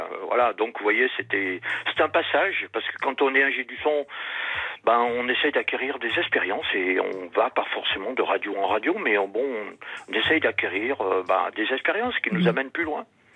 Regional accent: Réunion, France; je suis né en France, mais j'ai vécu 20 ans à La Réunion. Donc j'ai eu la chance de... Mes parents étaient militaires, mon père.

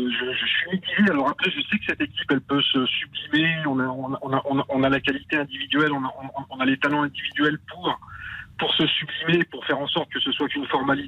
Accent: France; je suis français, supporter français.

